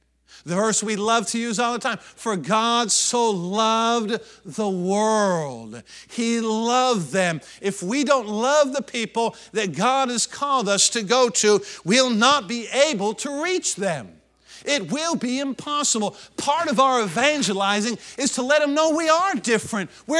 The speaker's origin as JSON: {"language": "English", "region": "the North", "country": "United States", "said": "I know that I'm from the North, and y'all speak differently down here."}